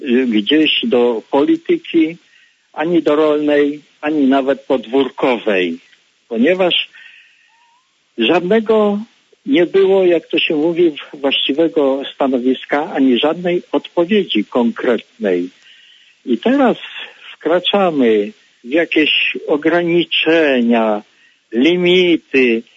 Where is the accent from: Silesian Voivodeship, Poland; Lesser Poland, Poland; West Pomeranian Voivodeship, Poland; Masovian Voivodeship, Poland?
West Pomeranian Voivodeship, Poland; Koszalin; Na początku to jestem z Koszalina, ze wsi koszalińskiej.